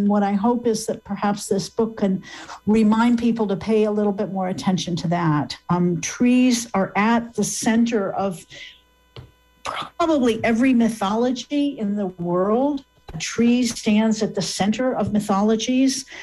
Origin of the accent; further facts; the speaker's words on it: Michigan, United States; So I grew up in Michigan, and I grew up in a house that was on the edge of the forest.